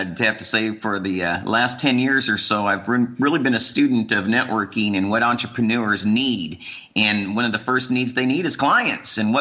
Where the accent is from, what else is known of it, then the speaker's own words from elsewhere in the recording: Garland, Texas, United States; also born or lived in Denton / Dallas / Austin; I grew up in Texas. So when I get to hear you talk, I just think memories flood my mind of growing up in Garland, living in Denton and Dallas and Austin.